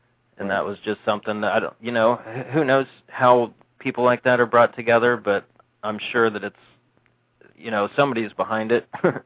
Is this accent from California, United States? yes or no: no; Ohio, United States; I mean, they were all interesting to me growing up in Ohio.